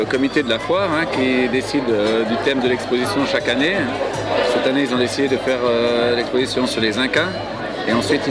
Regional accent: Martigny, Valais, Switzerland; vu que je suis de Martigny aussi

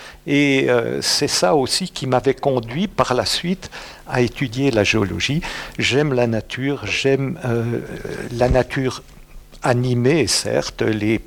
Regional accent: Jura, Switzerland; now in Fribourg, Switzerland; Bien sûr, je viens du Jura, qu'on dit bernois. J'ai grandi là-bas, j'ai fait toutes mes classes, j'ai fait aussi l'école normale à Porrentruy

